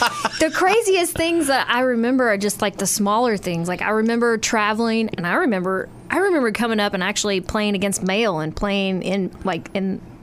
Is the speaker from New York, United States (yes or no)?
no; Versailles, Kentucky, United States; Actually, I grew up in Versailles, Kentucky.